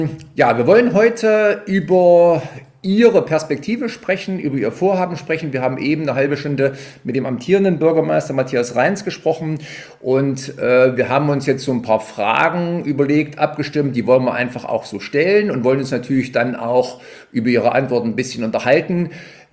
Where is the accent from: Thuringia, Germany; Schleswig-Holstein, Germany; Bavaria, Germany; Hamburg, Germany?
Thuringia, Germany; Bad Langensalza; das ist meine Heimatstadt